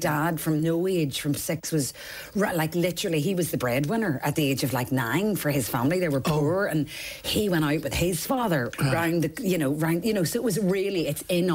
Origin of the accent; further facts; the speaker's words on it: Northern Ireland, United Kingdom; Absolutely, Marty. And, you know, coming from the background that we did, there was so much money that was pumped into arts because of the troubles that was happening around kids at the time.